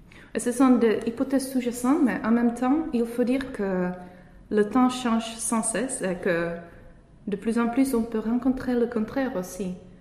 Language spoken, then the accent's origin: French; Czechia; French is a second language; moved away as an adult; now in Netherlands; Je viens de la République tchèque où j'ai reçu le Master 2 de psychologie.